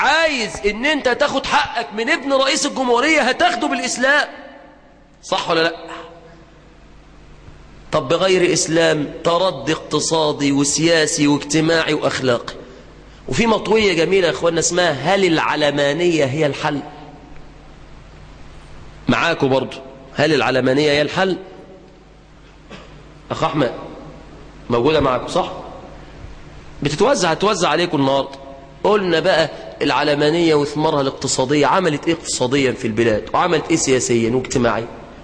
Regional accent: Egypt; اللهم احفظ بلدنا مصر من الفتن ما ظهر منها وما بطن

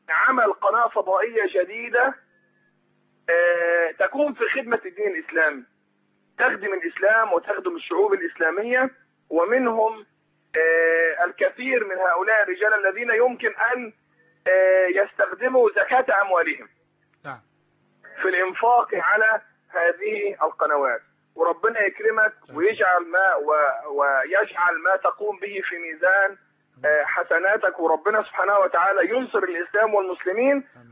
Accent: Egypt; now in Kuwait; أنا مصري وأعمل بالكويت

